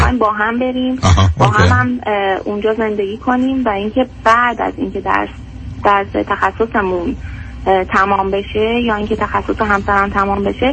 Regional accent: Iran; moved away as an adult; ما تقریبا 1 سال و خورده‌ای هست که از ایران اومدیم و یعنی از دیسمبر 2013 که توی این فاصله هم از می تا جنوری یعنی 8 ماهش رو امریکا بودیم.

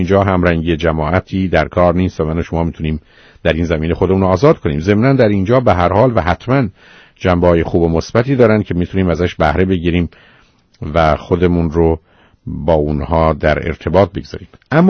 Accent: Iran; من و شما به عنوان یه ایرانی وارد امریکا و کانادا میشیم،

